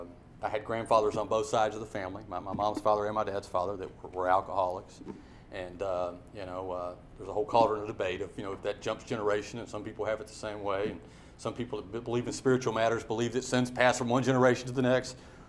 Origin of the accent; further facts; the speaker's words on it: Marietta, United States; I was born in Marietta. I'm a native, you know.